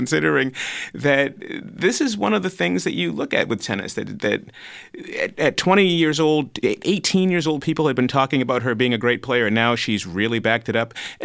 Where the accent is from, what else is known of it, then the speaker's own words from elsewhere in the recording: Boston, Massachusetts, United States; I'm from Boston. I can't answer that.